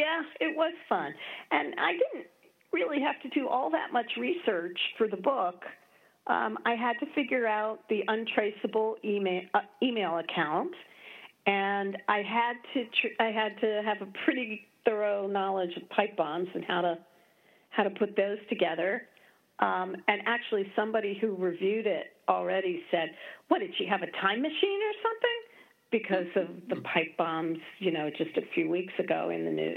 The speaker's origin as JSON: {"language": "English", "town": "Washington", "region": "District of Columbia", "country": "United States", "tie": "born or raised there", "lives_now": "Chicago, United States", "said": "I grew up in Washington, D.C. Probably a lot of your listeners already know that. Or probably, I don't know if they even care, but I've been in Chicago. I've been in Chicago now over 40 years."}